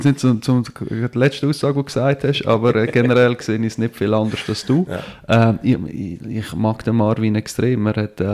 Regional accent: Switzerland; das sind so ein bisschen die Umstände, wie wir sie immer haben bei uns in der Schweiz.

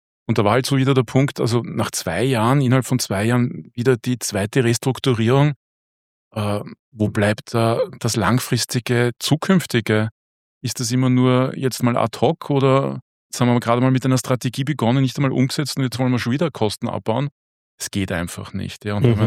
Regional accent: Austria

